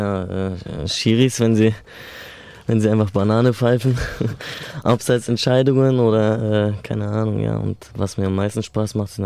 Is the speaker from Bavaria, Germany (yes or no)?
no; Mannheim, Baden-Württemberg, Germany; born there; meine Mutter auch in der städtischen Musikschule in Mannheim und so hat sich das ergeben, ja, und dann bin ich hier geboren.